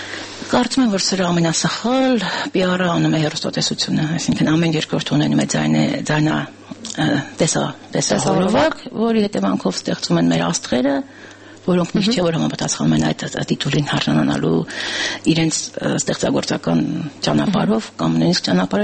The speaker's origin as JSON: {"language": "Armenian", "region": "Yerevan", "country": "Armenia", "tie": "born or raised there", "said": "ինձ համար ցավոտ է յուրաքանչյուր ծառի արմատահան անելը Երևանում, որովհետև ես իմ մանկության Երևանից այդ պատրանքը հիմա թվում"}